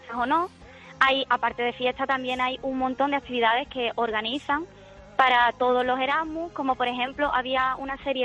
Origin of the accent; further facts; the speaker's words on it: Cádiz, Andalusia, Spain; Ahora mismo estoy en los barrios, en mi pueblo.